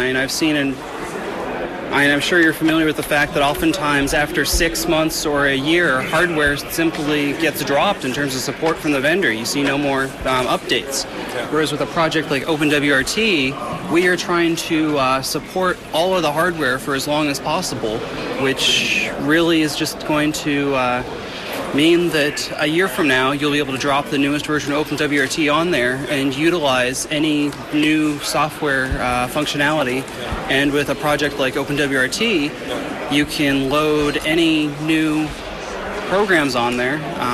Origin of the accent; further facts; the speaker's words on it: California, United States; I come from the US, California to be specific